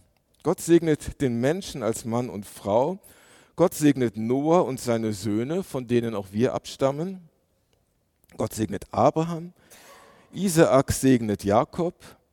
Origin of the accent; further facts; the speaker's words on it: Germany; aber als Deutscher ist vielleicht mir zu entschuldigen, dass ich das nicht so in der Tiefe genau wusste